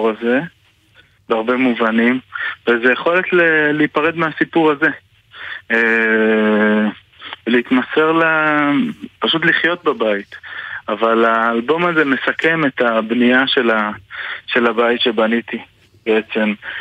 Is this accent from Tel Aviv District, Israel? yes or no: yes; Bat Yam, Tel Aviv District, Israel; מבת ים אני לוקח את בית כנסת תפארת ציון שבאמת גדלתי בו והתחנכתי בו